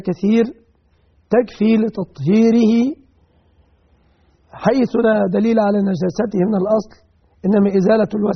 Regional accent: Egypt; عندنا في مصر

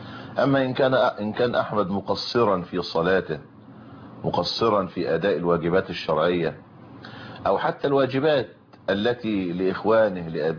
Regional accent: Egypt

